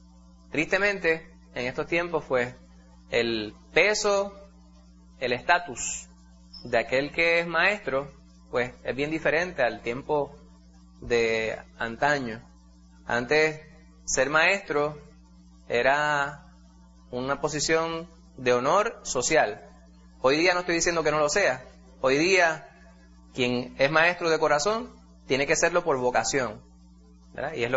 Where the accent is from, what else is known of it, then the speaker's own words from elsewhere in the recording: Puerto Rico; Uno de ellos es cultural, como puertorriqueños.